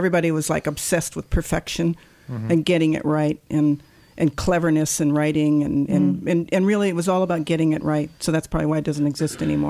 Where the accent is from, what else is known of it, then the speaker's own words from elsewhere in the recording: Arizona, United States; I'm from Arizona.